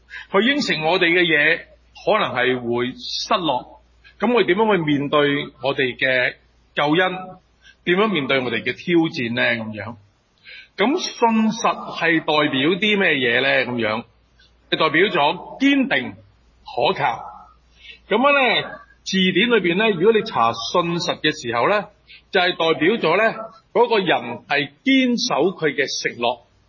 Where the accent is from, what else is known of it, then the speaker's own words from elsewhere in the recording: China; 我們中國人最興講呢句㗎嘛